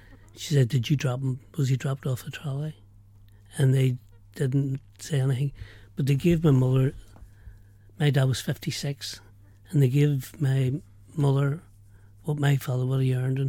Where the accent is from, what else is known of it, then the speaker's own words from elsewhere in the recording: Boherbue, Munster, Ireland; accent: Cork; And I came from Boherbuy, between Boherbuy and Kishkeem, you know, so